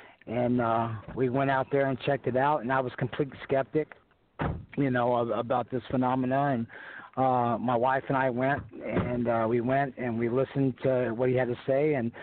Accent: Cashiers, North Carolina, United States; I'm from Jackson County, North Carolina. I'm from Cashers, and I was a professional mixed martial artist.

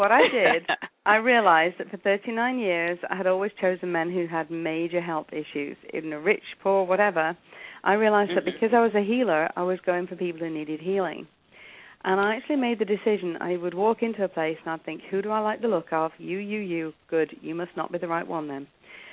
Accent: England, United Kingdom; I mean, as you can hear, I'm English. I was born in England.

